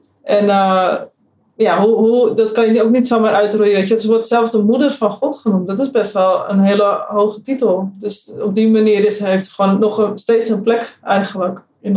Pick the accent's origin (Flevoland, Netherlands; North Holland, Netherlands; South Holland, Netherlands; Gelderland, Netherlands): North Holland, Netherlands; Egmond-Binnen; Nou ja, ik kom bijvoorbeeld uit Egmond binnen en daar hebben we een heilige put.